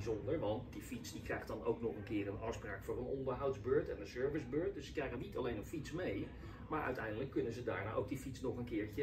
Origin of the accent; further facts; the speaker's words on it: Rotterdam, South Holland, Netherlands; Niet eens wetende als echte Rotterdammer dat er ook nog zo'n ontzettend groot ziekenhuis in Schiedam is.